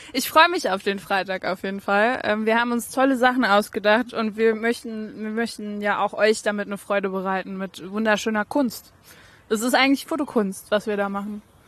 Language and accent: German; Saarland, Germany; Als Saarländer